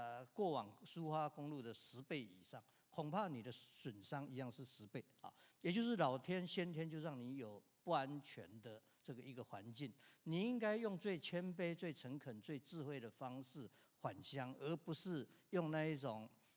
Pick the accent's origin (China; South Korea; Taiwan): Taiwan; Hualien, Hualien County; 那我的老家花莲的人口就只有比永和多一点点啊。